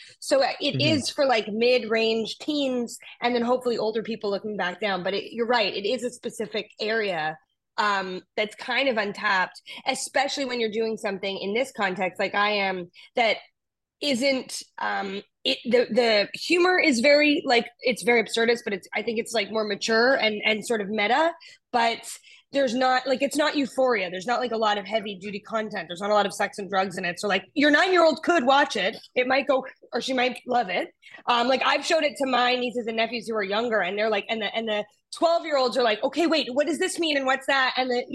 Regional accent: Toronto, Ontario, Canada; also born or lived in Halifax; No, I grew up in Toronto, like a born and raised

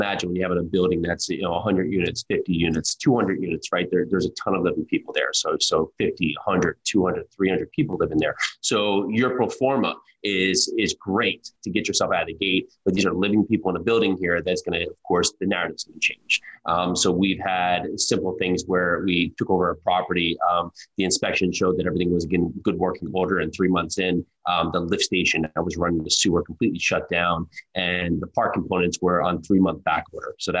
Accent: New Jersey, United States; I grew up in New Jersey. I'm now down here in Tennessee, just south of Nashville.

